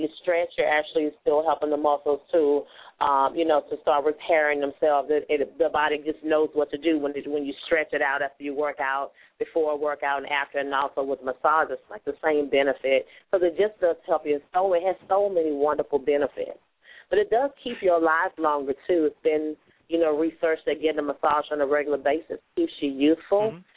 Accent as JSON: {"language": "English", "town": "Houston", "region": "Texas", "country": "United States", "said": "Well, I'm originally from Houston. Actually, my family's from Crosby, Texas, in the Barrett Station, so just a little town outside of Houston. So I'm originally from there"}